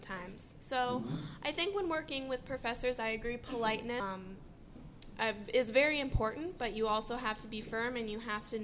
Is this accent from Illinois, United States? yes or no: yes; Champaign, Illinois, United States; now in Chicago, United States; I grew up in Champaign, and now I go to school in Chicago. So it was a huge adjustment for me.